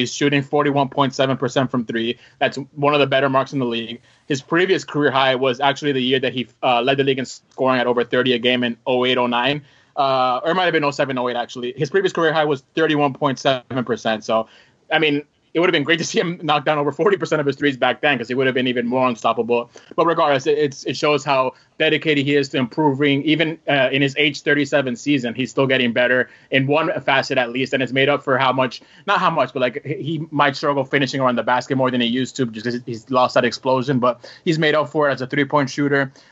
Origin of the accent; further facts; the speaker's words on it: Miami, Florida, United States; one of my colleagues at Hoopsite actually knows that I grew up in Miami and I've been a Heat guy my whole life.